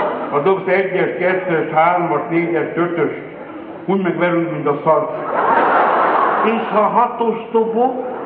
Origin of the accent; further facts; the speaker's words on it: Budapest, Hungary; Pesten Kőbányán nevelkedtem, illetve kezdetben több időt töltöttem Kőbányán. Aki ismerős arra, Sibrik Miklós tele, téglagyár, szóval frankó értelmiségi környék.